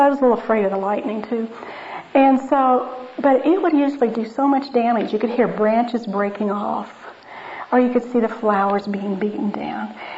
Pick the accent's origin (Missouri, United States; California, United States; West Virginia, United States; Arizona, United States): West Virginia, United States; As most of you know, I grew up in West Virginia, so our front porch faced a mountain.